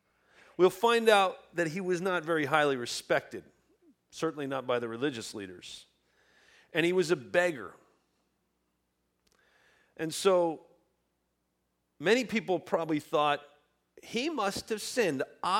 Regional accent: Ireland; You know, Irish people are, I'm Irish, so I know.

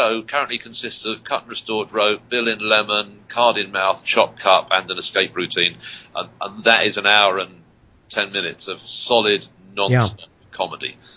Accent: United Kingdom; now in United States; I do a lot of stuff about being a Brit living in America

